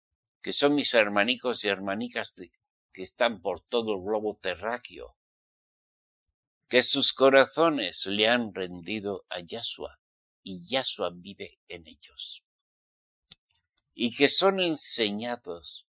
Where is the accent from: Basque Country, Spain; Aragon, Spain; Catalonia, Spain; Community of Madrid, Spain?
Basque Country, Spain; born there; nací en España, sí. Soy españolito, sí. Vasco, sí. Pero soy israelita. Mis antepasados eran israelitas.